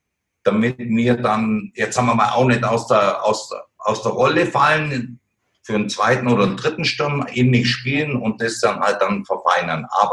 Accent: Cologne, North Rhine-Westphalia, Germany; sowieso bin ich groß geworden in Köln

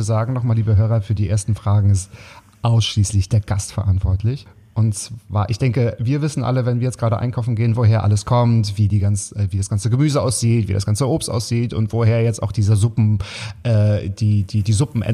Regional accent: Waren an der Müritz, Mecklenburg-Vorpommern, Germany; wenn ich sage, ich komme aus Waren an der Müre zum Beispiel, sagen alle, oh, das ist total toll

